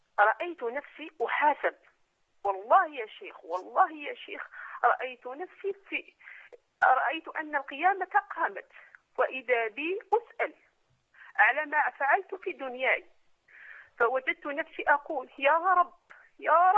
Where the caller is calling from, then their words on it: Algeria; انا اخت من الجزائر